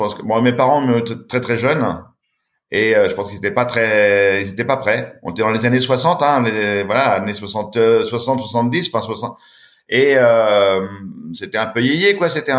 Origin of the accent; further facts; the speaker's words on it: Châtellerault, Nouvelle-Aquitaine, France; j'ai grandi à Châtellerault, dans une ville un petit peu aujourd'hui, je dirais, un peu sinistrée, un peu abandonnée. Chez ma grand-mère. Ma grand-mère m'a élevé quand j'étais petit, puis aussi quand j'étais un peu plus grand.